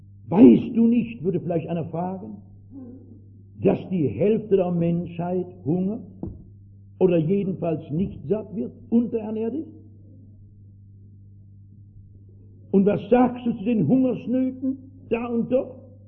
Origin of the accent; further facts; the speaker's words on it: East Germany, Germany; Und ich komme aus der DDR, wo die Kinder in der Schule schon gesagt kriegen, das letzte Produkt aller ihrer Weisheit wäre, dass dieser Gott gar nicht existiert.